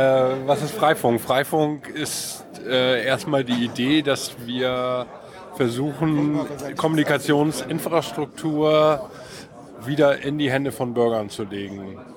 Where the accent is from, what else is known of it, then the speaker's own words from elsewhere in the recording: Kiel, Schleswig-Holstein, Germany; Aus Kiel.